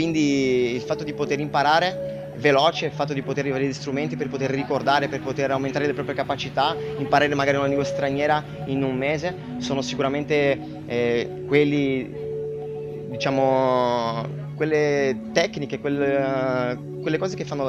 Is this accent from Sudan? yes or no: no; Brazil; ne ho 26 anni, vengo dal Brasile.